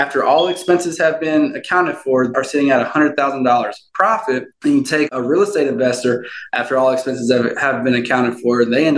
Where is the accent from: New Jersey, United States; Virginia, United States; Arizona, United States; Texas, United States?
Texas, United States; Houston; born and raised in Houston, Texas.